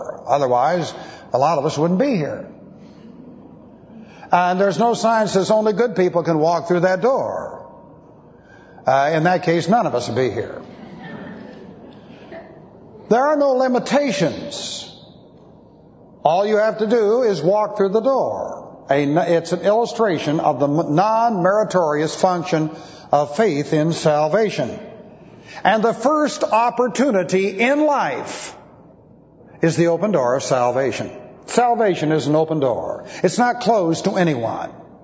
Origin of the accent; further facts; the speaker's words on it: Beverly Hills, California, United States; I grew up in Beverly Hills, and in Beverly Hills was the Los Angeles Country Club.